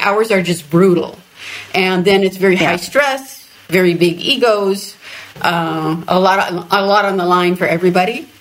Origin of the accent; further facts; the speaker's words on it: Los Angeles, California, United States; Well, I was born in Los Angeles. I was born in the Queen of Angels Hospital right beside the Hollywood Freeway and lived there all my life.